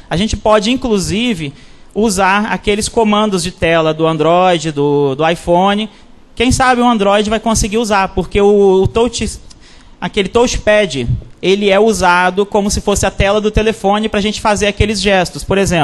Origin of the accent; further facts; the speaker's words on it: Rio Grande do Sul, Brazil; Gente de fora, eu, por exemplo, sou lá da Serra Gaúcha, não tenho a mínima noção.